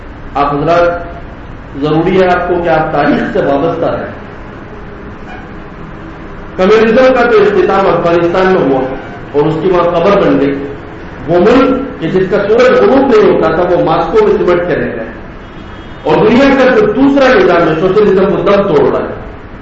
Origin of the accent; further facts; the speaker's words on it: Madhya Pradesh, India; خود میں جس صوبے سے تعلق رکھتا ہوں مدھیہ پردیش